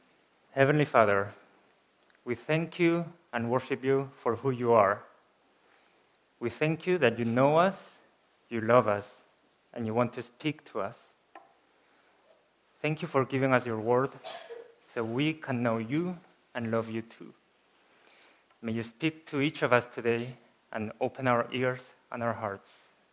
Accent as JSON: {"language": "English", "country": "Spain", "tie": "born or raised there", "said": "I was born and raised in Spain in the 90s. For many years, I was the only foreigner in my class, the only Christian."}